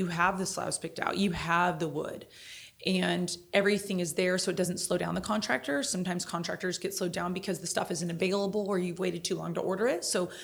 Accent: Newport Beach, California, United States; My whole family's from back East New York. I was raised here in Newport Beach

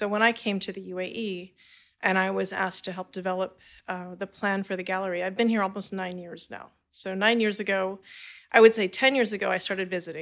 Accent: California, United States; now in Providence, United States; I did not. Okay. I'm from California.

